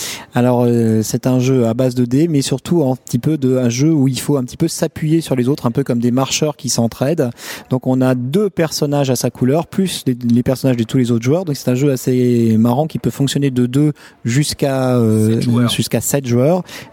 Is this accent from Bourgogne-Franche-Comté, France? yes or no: no; Normandy, France; moi, évidemment, en tant que Normand, m'a tout de suite tapé dans l'œil.